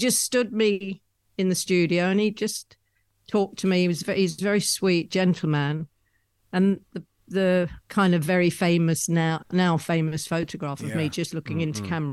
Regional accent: England, United Kingdom; accent: northern; Sorry about my northern accent.

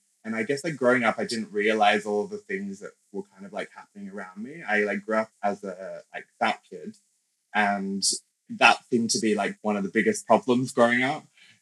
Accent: Australia; first language English; I grew up in Australia and English is my first language.

